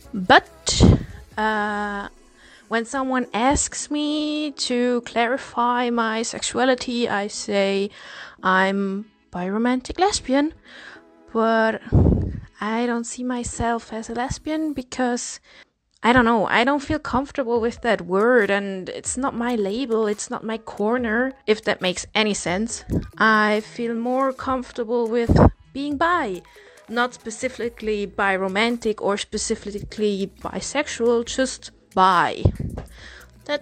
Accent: Switzerland; I'm 27 and from Switzerland.

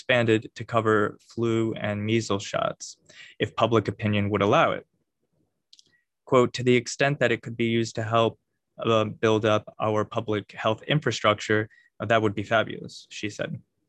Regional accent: Connecticut, United States; when Connecticut, which is my home state, going there later this week

